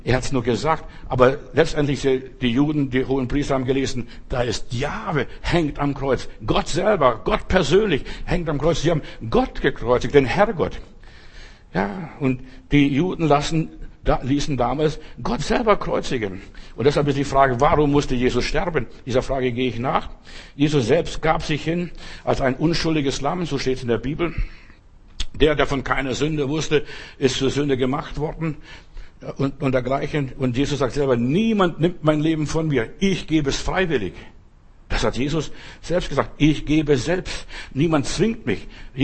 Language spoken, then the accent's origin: German; Southern Germany, Germany; Bei uns, also wo ich aufgewachsen bin, also in Süddeutschland war es meistens so